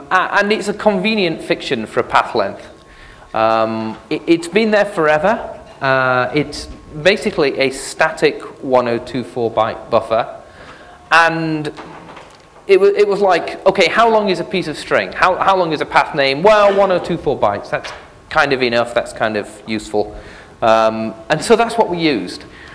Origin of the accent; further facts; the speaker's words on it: England, United Kingdom; now in United States; You know, being originally a Brit and now an American, of course, I have the usual sort of English complete myopia.